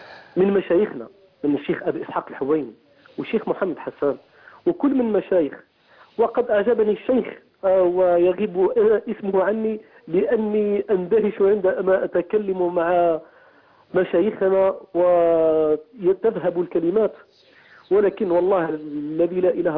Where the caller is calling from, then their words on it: Algeria; احنا من الجزائر، … من الجزائر.